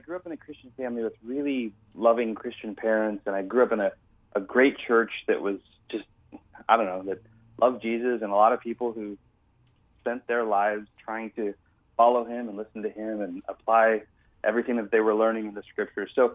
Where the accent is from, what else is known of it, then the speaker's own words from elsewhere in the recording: Buda, Illinois, United States; I grew up in Buda, Illinois, which is a town of about 500 people, about 2 hours southwest of Chicago.